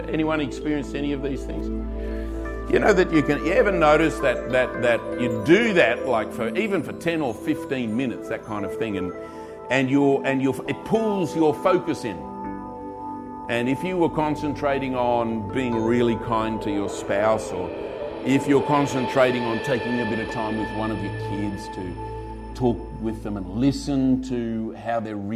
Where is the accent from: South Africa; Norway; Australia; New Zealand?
Australia; Now, I come from Australia. Some Australians are loud and some are quiet.